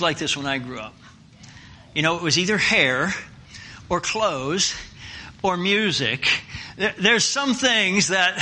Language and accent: English; Pennsylvania, United States; I'm from Lancaster County. Maybe this teaching doesn't apply to Cannon County. But I grew up in Lancaster County.